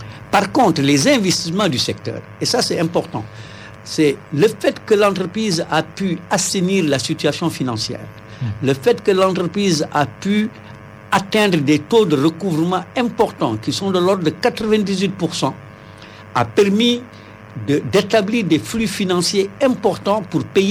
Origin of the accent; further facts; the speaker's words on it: Senegal; Et nous, en tant que Sénégalais